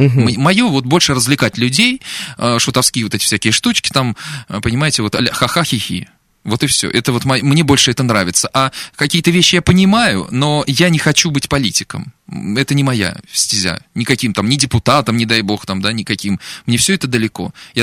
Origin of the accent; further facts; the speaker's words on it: Volgograd, Volgograd Oblast, Russia; русского человека, который родился и вырос в Волгограде, который поет народные песни с детства и любит свою страну, любит природу